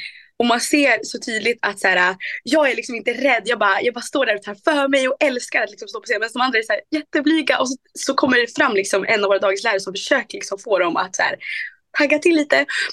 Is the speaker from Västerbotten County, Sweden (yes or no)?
yes; Skellefteå, Västerbotten County, Sweden; Man kanske inte hör det, för att folk brukar säga att jag inte har så grov dialekt, men jag kommer från Skellefteå. Långt upp i norr. Jag är 19 år gammal och